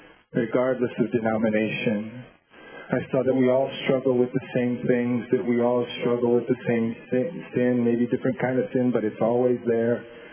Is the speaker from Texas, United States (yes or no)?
yes; El Paso, Texas, United States; I was doing ministry in El Paso, Texas, my hometown, at Fort Bliss